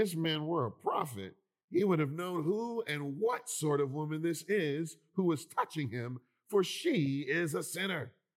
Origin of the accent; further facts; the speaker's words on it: Philadelphia, Pennsylvania, United States; I'm from Philly, and this reminds me of block parties people would sometimes have